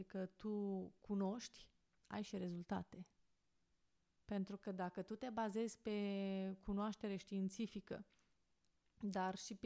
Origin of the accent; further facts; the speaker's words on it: Rădăuți, Suceava County, Romania; în Rădăuți, de unde sunt eu, este unul dintre cele mai mari cluburi de tir cu arcul din țară